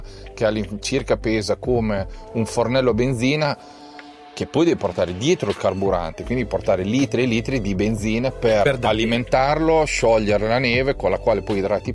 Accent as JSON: {"language": "Italian", "region": "Emilia-Romagna", "country": "Italy", "said": "Parto dal presupposto che io sono romagnolo e quindi mi piace la compagnia"}